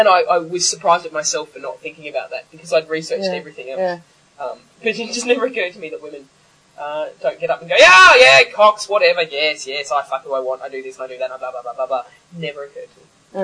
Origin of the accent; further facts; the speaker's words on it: Australia; as an Australian, I barely speak English properly, right?